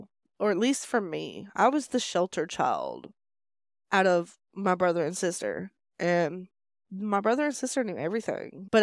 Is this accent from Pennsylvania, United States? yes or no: no; Smith Station, Alabama, United States; So I'm from Smith Station, Alabama, and I grew up in a neighborhood called Green Acres. It's behind Terry's Groceries in Alabama.